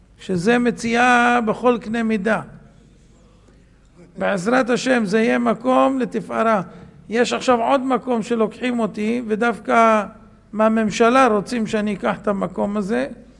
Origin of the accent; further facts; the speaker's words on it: Bnei Brak, Tel Aviv District, Israel